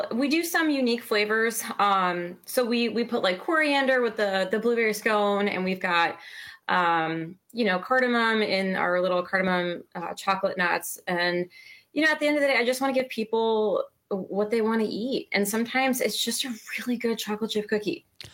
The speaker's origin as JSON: {"language": "English", "town": "Chicago", "region": "Illinois", "country": "United States", "said": "It's funny because I'm from Chicago."}